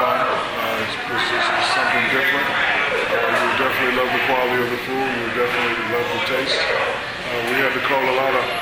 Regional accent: East Coast, United States; So even though I'm from the East Coast, everything grew down the southern.

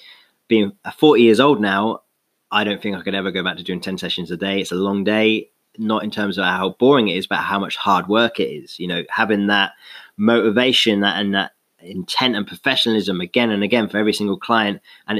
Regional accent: London, United Kingdom; born there; I was born in London.

